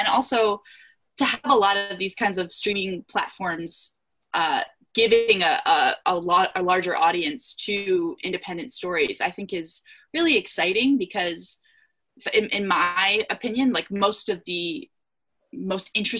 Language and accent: English; Pennsylvania, United States; I'm from Pennsylvania, which is where I am right now.